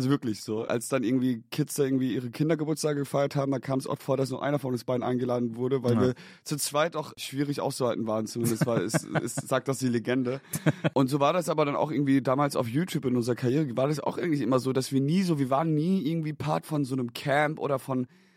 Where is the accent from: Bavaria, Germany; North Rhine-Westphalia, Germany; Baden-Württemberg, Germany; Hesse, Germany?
Hesse, Germany; Leheim; Wir waren als Kinder, also Leheim ist ein kleines Dorf, 3000 Einwohner, gehört zu Riedstadt. Das ist so eine Dorfgemeinde.